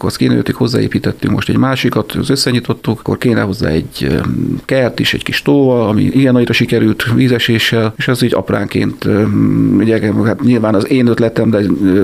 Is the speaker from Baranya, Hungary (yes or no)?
no; Bács-Kiskun, Hungary; Én igen, Halason születtem, Kiskomassán nőttem fel, és 18 éves koromban költöztem vissza ide Kiskohalasra.